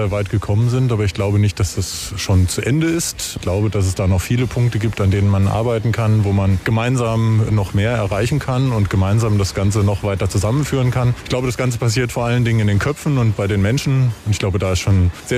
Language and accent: German; Ronneburg, Hesse, Germany; Natürlich ist mein Lieblingsort mein Geburtsort, mit dem Ort, in dem ich groß geworden bin. Das ist Ronneburg in der Nähe von Hanau. Das ist ein ganz kleines Dorf.